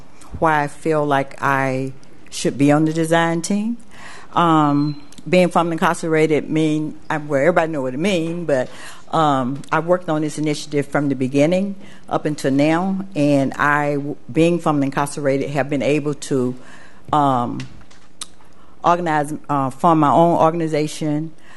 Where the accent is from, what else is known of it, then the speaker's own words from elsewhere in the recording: Atlanta, Georgia, United States; I'm co-founder of Women on the Rise. I'm also born and raised in Atlanta.